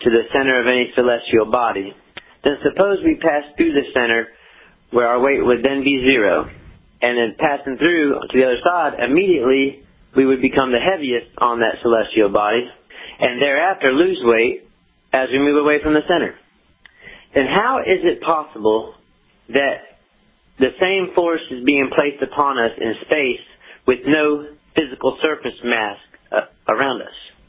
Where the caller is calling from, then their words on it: Cocoa, Florida, United States; I don't have a radio station, but I'm calling from Cocoa, Florida.